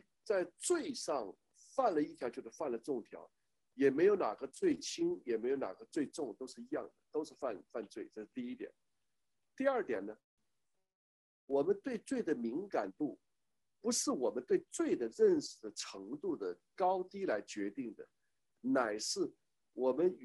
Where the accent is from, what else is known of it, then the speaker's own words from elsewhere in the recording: China; 我心想你们才是怪物，我们中国人，中国是大国，挪威是小国。